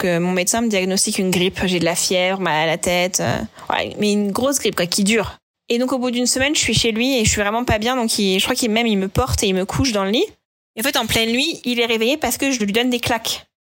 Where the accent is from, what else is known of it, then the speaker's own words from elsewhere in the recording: Normandy, France; il sait que je suis normande